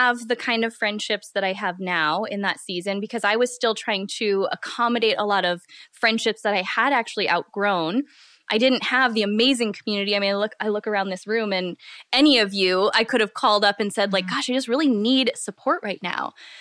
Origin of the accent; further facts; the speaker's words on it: United States; And I'm from the Midwest.